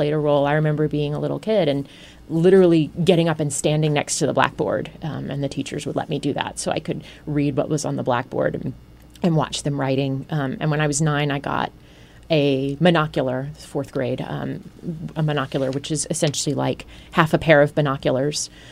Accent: North Carolina, United States; I actually went to Wake Forest University, which was in my hometown.

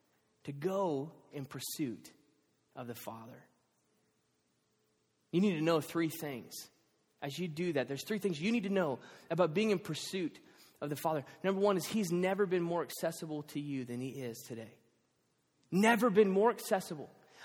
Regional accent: the South, United States; I'm from the South. Don't judge my parents.

